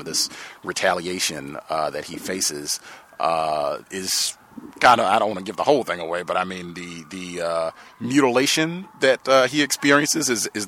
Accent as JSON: {"language": "English", "region": "Virginia", "country": "United States", "tie": "born there", "said": "I was born in Virginia, graduated from UVA"}